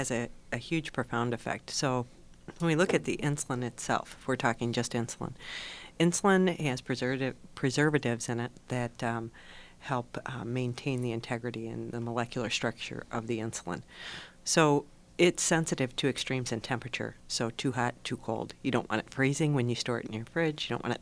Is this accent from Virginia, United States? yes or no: no; Waukegan, Illinois, United States; you know, I'm from Waukegan, and everybody says mispronounced that, too.